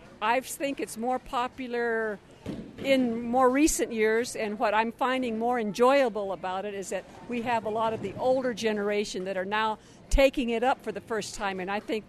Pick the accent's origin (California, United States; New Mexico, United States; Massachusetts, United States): New Mexico, United States; Isleta; I'm from Isleta, and I just got through participating in the state senior Olympics.